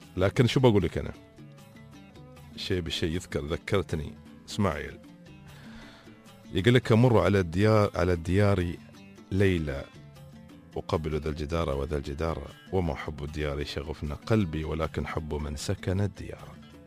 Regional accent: United Arab Emirates; اللي عندنا في الإمارات.

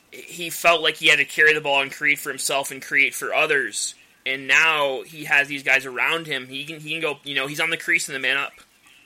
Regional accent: Ohio, United States; As I have become more open about the fact that I am from Ohio, and so the Ohio Machine is my team

